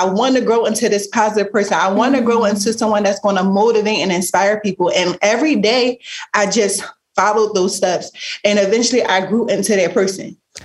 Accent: Philadelphia, Pennsylvania, United States; It was like growing up in Philly, the environment that we grew up

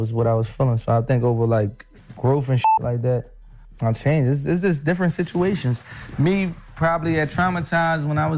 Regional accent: Philadelphia, Pennsylvania, United States; I came from Philadelphia era of having to stand on the corner.

